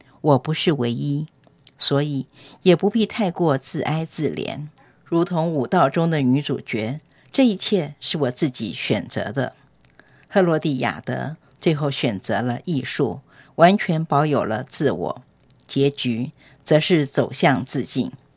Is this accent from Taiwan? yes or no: yes; Taiwan; 我是来自台湾的舞者。